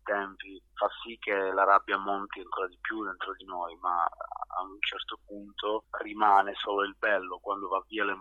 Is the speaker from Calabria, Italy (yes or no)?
yes; Calabria, Italy; now in Bologna, Italy; Le mie radici affondano in Calabria e sono calabrese, anche se abito a Bologna da ormai 14 anni, torno sempre a casa